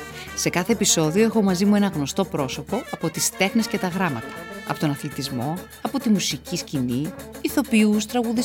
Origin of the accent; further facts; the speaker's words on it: Xanthi, Eastern Macedonia and Thrace, Greece; Εγώ Ξάνθη, μεγάλωσα στην Ξάνθη.